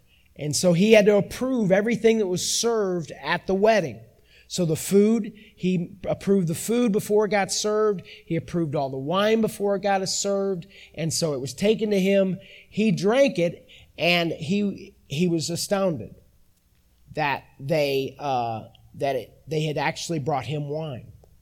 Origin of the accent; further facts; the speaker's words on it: St. Louis, Missouri, United States; also born or lived in Arkansas; I was raised in St. Louis, went to college in Arkansas, and about 8 hours away.